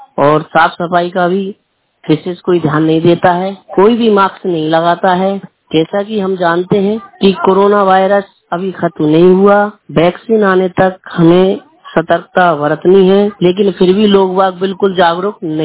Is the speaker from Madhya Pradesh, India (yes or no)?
yes; Umri, Madhya Pradesh, India; और मैं गुना के पास उमरी गांव का रहने वाला हूं।